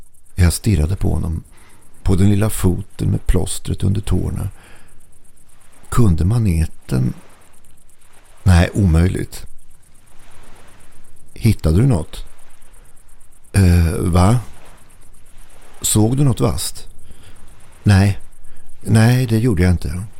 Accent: Sweden; born there; Jag är född vid Kattegat. Jag känner mina maneter.

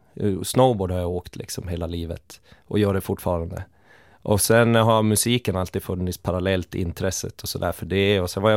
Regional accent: Malmberget, Norrbotten County, Sweden; Malmberget till och med har jag vuxit upp

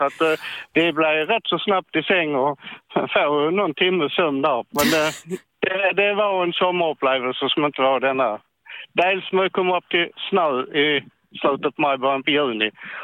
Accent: Simrishamn, Skåne, Sweden; Nej, jag är skåning. Jag har bott när på Östland hela mitt liv, så jag är jätteskåning.

